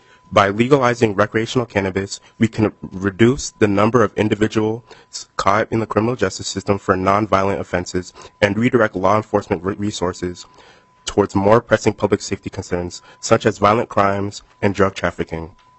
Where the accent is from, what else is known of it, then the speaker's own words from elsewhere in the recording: Blaine, Minnesota, United States; I am from Blaine, Minnesota, and I'm nothing but a concerned citizen.